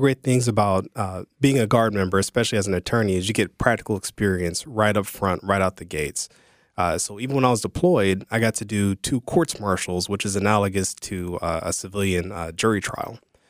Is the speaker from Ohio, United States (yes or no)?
yes; Columbus, Ohio, United States; I'm from Columbus, Ohio. I graduated from law school out there.